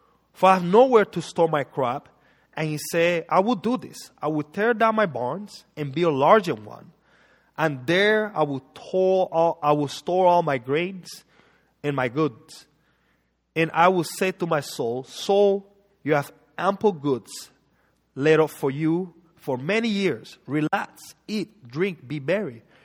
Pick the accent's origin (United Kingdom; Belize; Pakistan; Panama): Panama; now in United States; I mean, I'm from Panama, and I'm telling you, in America, we are blessed.